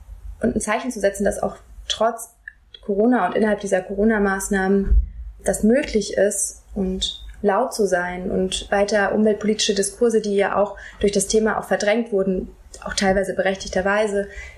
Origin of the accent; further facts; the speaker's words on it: Hesse, Germany; Ich bin in Hessen aufgewachsen und habe oft Fluglärm um mich herum gehabt, auch im Wald.